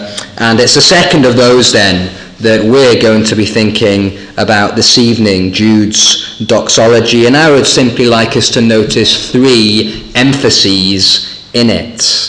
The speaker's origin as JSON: {"language": "English", "town": "Thirsk", "region": "Yorkshire and the Humber", "country": "United Kingdom", "said": "As most of you know, I come originally from Thirsk in North Yorkshire."}